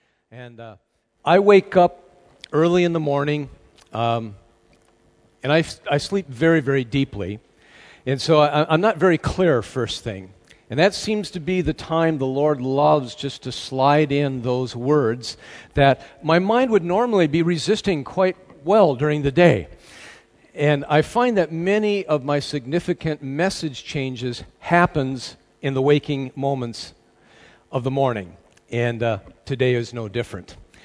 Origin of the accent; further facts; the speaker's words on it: United States; accent: American; now in United Kingdom; because you can tell by my accent, I want to throw America in there as well